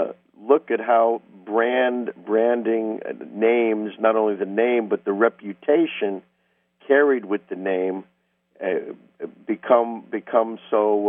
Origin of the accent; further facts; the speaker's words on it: New Rochelle, New York, United States; Pretty good, and I'm from New Rochelle.